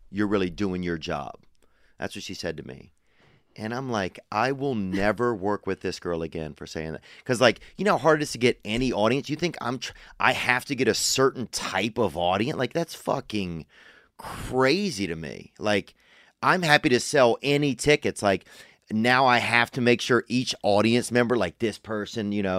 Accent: Louisiana, United States; I'm from Louisiana.

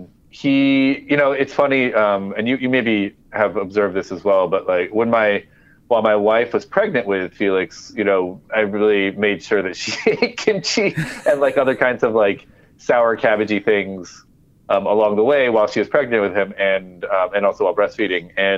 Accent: Midwest, United States; When I was growing up in the Midwest, I think, there's a lot of conflict between trying to reconcile my home identity with my Koreanness

